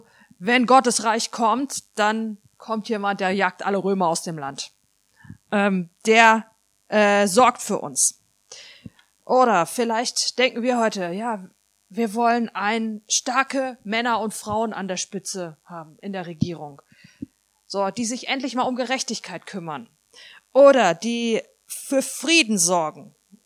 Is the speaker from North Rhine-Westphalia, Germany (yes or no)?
no; Gifhorn, Lower Saxony, Germany; Ich komme aus Gifhorn.